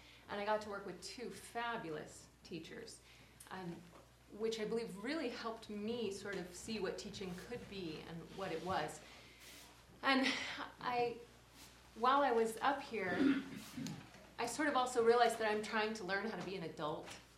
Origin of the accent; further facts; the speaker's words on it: Seattle, Washington, United States; I'm from Seattle. And this was my childhood family vacation, was to come up to Holden, and we kind of alternated winter and summer.